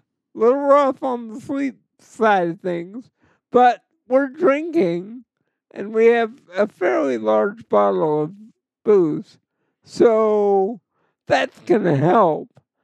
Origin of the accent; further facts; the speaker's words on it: the South, United States; For both of us, because we're both from the South.